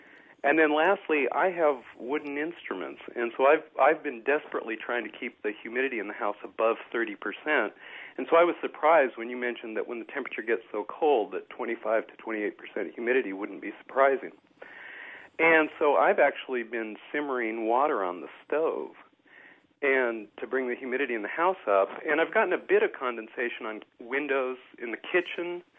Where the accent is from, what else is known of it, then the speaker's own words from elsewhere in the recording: Georgia, United States; I'm new to the area, and I came from Georgia, where dry air is not a problem.